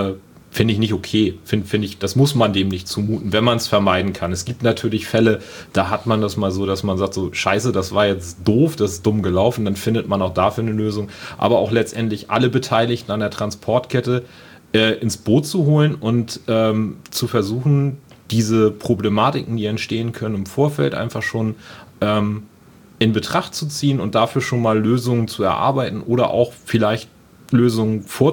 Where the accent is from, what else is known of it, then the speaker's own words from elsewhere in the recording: Itzehoe, Schleswig-Holstein, Germany; born there; also born or lived in Krempeheide; now in Lübeck, Germany; Geboren bin ich tatsächlich in Itzehoe aufgewachsen, oder das erste Jahr meines Lebens habe ich in Krempeheide verbracht. kleines Dorf wird keiner kennen. Was die Leute eher kennen, liegt bei Wacken.